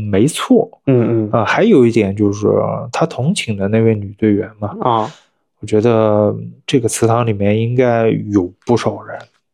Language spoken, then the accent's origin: Chinese; Guangdong, China; 咱们广东那边其实有很多这种建筑的嘛